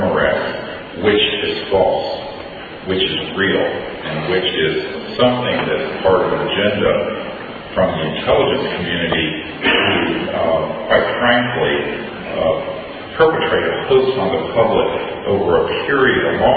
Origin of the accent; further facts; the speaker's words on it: United States; I personally take no offense to that idea being brought up in terms of being an American